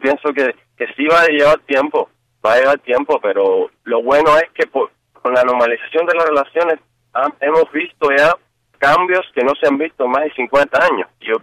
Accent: Cuba; yo crecí en Cuba

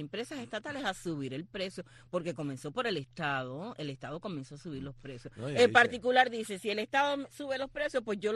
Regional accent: Cuba; hay muchos pueblecitos de Cuba, y estoy hablando del pueblo de donde yo soy.

